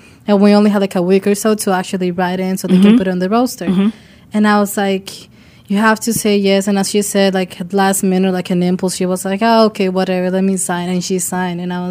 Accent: Dominican Republic; So we come from the Dominican Republic.

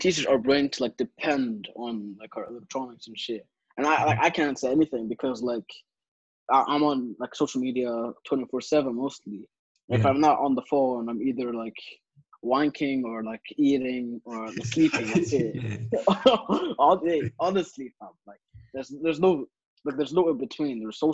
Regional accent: Algeria; I'm from Algeria.

